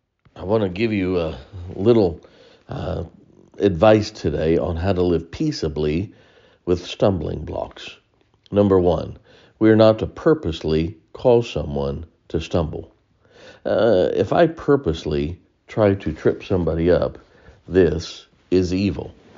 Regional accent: United States; Now, I believe that it's our right as an American.

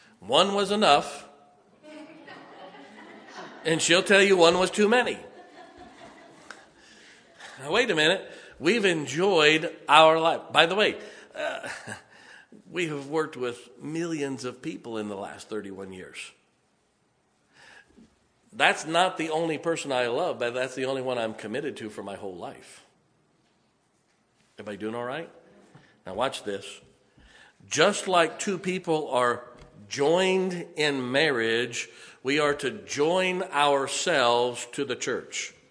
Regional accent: Canton, Ohio, United States; I grew up in Canton, Ohio. I got saved at Canton Baptist Temple and baptized at Central Baptist until I left for Bible college.

